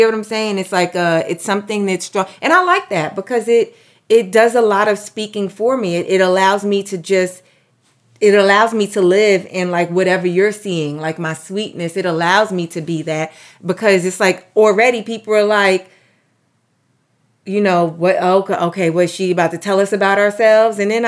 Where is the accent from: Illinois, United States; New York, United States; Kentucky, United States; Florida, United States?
New York, United States; Harlem; also born or lived in Brooklyn; But yeah, I was born in Brooklyn and I grew up in Harlem. And I always feel like that's where my heart is, you know, always.